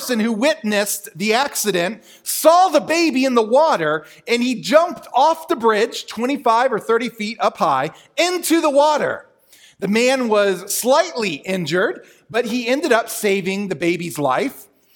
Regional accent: Maryland, United States; a bridge outside of Ocean City, Maryland, my home state

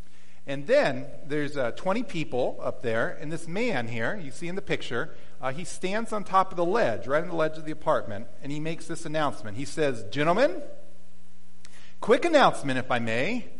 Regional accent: Virginia, United States; born there; I was born in Virginia, and so I would have to make my way back to Virginia for registering.

